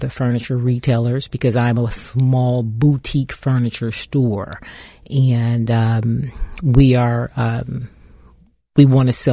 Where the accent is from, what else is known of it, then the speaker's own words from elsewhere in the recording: Maryland, United States; So I wanted to give back to my community, being that I'm from Prince George's County. I've graduated from school here, and I just wanted to give back.